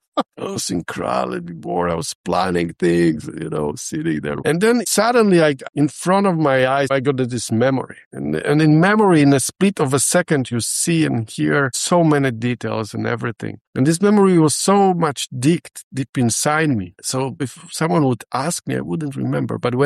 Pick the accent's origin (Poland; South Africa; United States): Poland; now in Switzerland; I come from Poland, living in Switzerland, business person, lawyer.